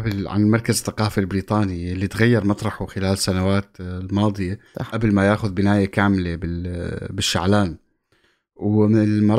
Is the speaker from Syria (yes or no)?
yes; Syria; علاقتنا كسوريين باللغات الثانيه اللي مانا عربيه